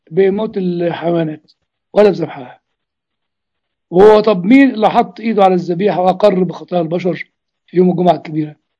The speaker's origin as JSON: {"language": "Arabic", "country": "Egypt", "said": "ودخلوه الإخوة الإنجليين عندنا في مصر"}